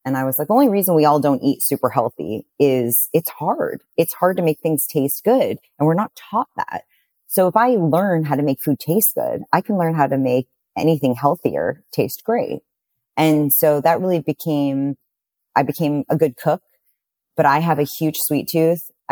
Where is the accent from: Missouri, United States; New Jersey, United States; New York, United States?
New York, United States; New York City; I grew up in New York City and, you know, around amazing food, you know, amazing high quality food all the time.